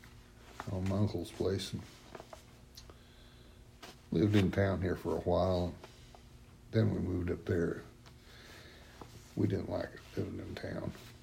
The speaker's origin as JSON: {"language": "English", "town": "Englewood", "region": "Kansas", "country": "United States", "tie": "born or raised there", "also_born_or_lived": "Ashland / Dodge City / Greensburg", "said": "I was born in Ashland, lived in Dodge City, Greensburg, Englewood, grew up on the Grove Ranch up northwest of Englewood, and learned how to break horses and work cattle"}